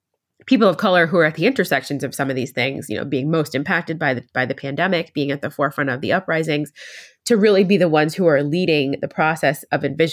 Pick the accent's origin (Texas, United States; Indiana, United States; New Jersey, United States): New Jersey, United States; So I grew up in Central Jersey, went to college up in Massachusetts.